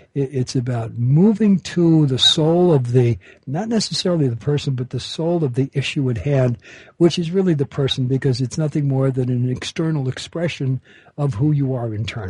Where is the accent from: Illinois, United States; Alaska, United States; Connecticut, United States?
Illinois, United States; Chicago; born there; And I was born in Chicago, Illinois, at 5:08 a.m.